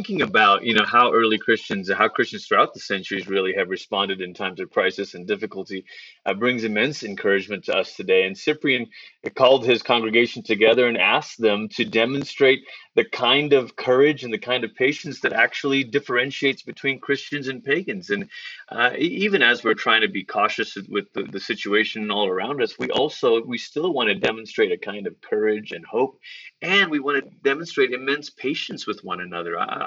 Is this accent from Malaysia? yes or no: yes; Malaysia; I grew up in Malaysia, and we had this version of kind of flat, flaky bread, sort of like Indian naan bread that was called roti.